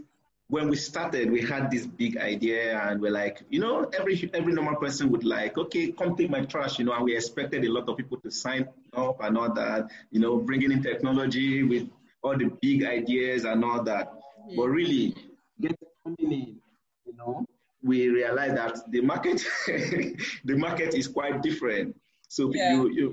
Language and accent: English; Delta, Nigeria; I'm from Delta State.